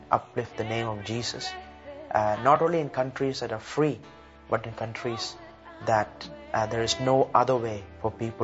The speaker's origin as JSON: {"language": "English", "country": "Saudi Arabia", "tie": "born or raised there", "said": "I was born and brought up in Saudi Arabia."}